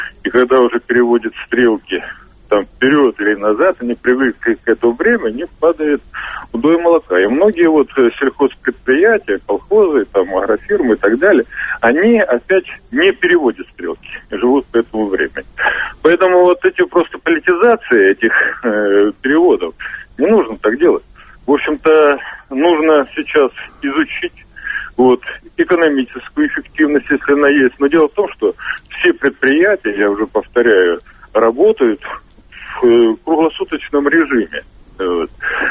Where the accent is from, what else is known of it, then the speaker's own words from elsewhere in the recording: Siberia, Russia; я сам, например, родом из Сибири и, так сказать, знаю это все не понаслышке.